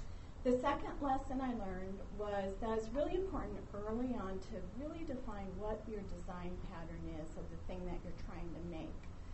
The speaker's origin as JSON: {"language": "English", "town": "Bothell", "region": "Washington", "country": "United States", "said": "They also have food, but I am from Bothell."}